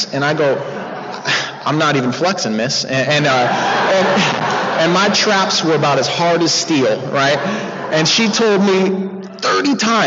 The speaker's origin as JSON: {"language": "English", "town": "Seattle", "region": "Washington", "country": "United States", "tie": "born or raised there", "said": "So the important part, me, I grew up in Seattle, and I love drinking."}